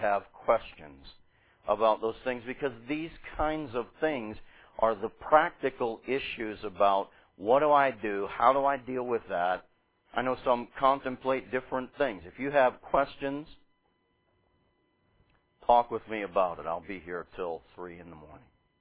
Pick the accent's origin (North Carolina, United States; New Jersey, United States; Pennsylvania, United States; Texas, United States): Pennsylvania, United States; Pittsburgh; I'd say, I'm not from Indiana. I'm from Pittsburgh. You just met me there.